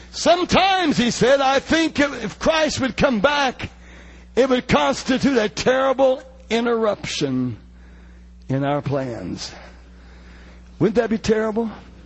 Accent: United States; You know, as an American

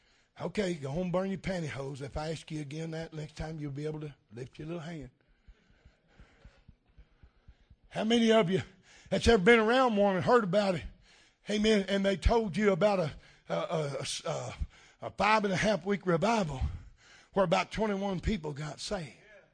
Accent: Independence, Missouri, United States; born there; Hey, man, I was born in Missouri, a place called Independence. I've been independent ever since.

